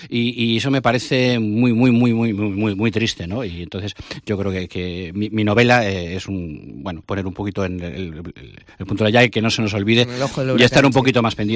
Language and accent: Spanish; Bilbao, Basque Country, Spain; now in Santander, Spain; Está muy cerquita de Bilbao, de mi tierra, entonces decidí vivir en Santander